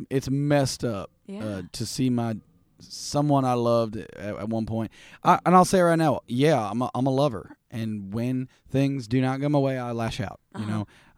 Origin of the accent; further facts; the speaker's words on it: Cincinnati, Ohio, United States; born there; yeah, I was born in Cincinnati, so that's kind of a way of life.